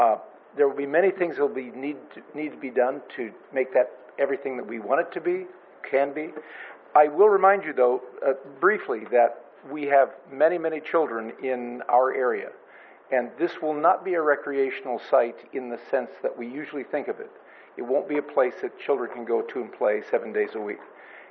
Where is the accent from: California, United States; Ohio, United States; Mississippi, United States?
California, United States; Nipomo; I'm from Napomo.